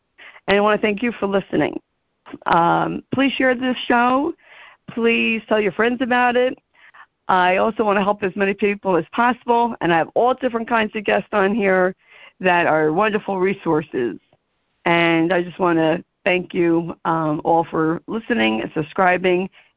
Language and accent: English; New Jersey, United States; accent: Jersey; my Jersey accent. Sometimes people can't understand me.